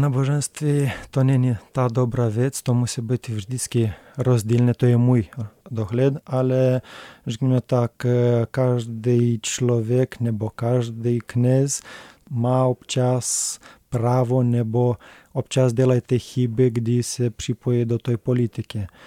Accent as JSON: {"language": "Czech", "country": "Moldova", "lives_now": "Czech Republic", "said": "já můžu říct, že u nás v Moldavsku lidi vůbec nekoukají na to špatně"}